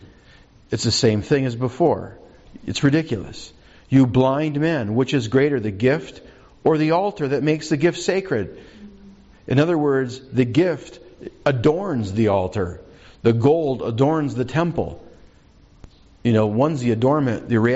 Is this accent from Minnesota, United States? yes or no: yes; Minnesota, United States; See, you lived out west. I grew up in Minnesota. It rained half the time.